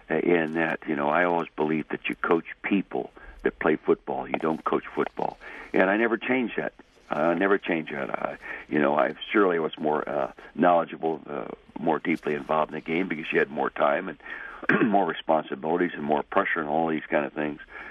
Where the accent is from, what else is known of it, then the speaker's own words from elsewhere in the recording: Calistoga, California, United States; I was born and raised in the Napa Valley, 1936, 75 years ago, north end of the Napa Valley. My dad ran an old garage there in Calistoga.